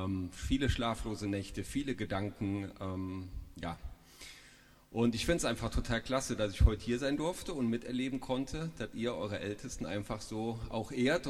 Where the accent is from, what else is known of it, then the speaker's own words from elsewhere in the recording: Gummersbach, North Rhine-Westphalia, Germany; Ich komme aus Gummersbach, Niedergelpe, Gelpetal, nicht weit von hier.